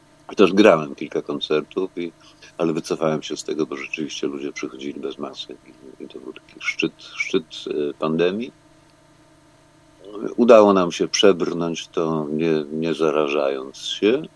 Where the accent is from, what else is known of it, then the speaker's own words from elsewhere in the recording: Wrocław, Lower Silesian Voivodeship, Poland; Jestem wrocławianinem i w 60-tych latach była epidemia OSP-y we Wrocławiu.